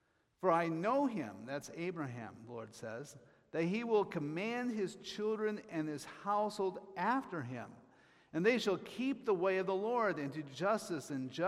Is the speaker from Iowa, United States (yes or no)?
yes; Iowa, United States; Growing up in Iowa, you know, I was part of a very conservative, you know, or a reserved culture